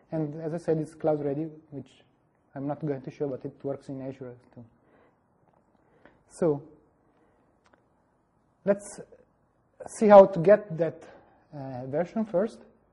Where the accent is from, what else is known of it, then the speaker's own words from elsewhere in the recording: Italy; now in Belgium; I'm from Italy.